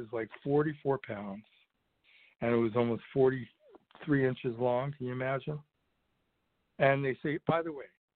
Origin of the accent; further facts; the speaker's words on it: Brooklyn, New York, United States; moved away; I'm originally from Brooklyn and moved out west in the early 70s.